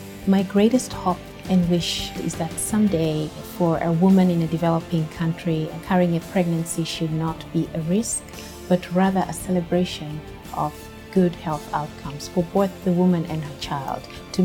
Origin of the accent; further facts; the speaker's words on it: Tanzania; I'm from Tanzania.